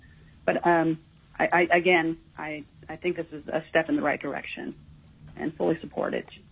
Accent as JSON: {"language": "English", "town": "Fairbanks", "region": "Alaska", "country": "United States", "tie": "born or raised there", "also_born_or_lived": "Anchorage", "said": "especially as an Alaskan Native growing up in Fairbanks and Anchorage"}